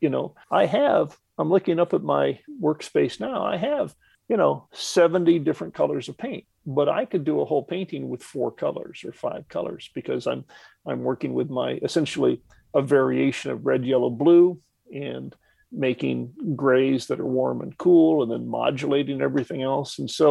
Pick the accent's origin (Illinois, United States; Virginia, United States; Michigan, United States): Illinois, United States; Bloomington; the fact that I grew up in Bloomington Normal and I detasseled in McLean County